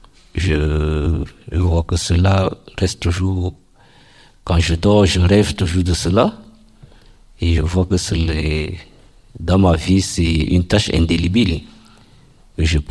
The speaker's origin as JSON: {"language": "French", "country": "Cameroon", "moved": "yes", "lives_now": "France", "said": "Et je suis Camerounais. Et je suis arrivé en France en juin 2023."}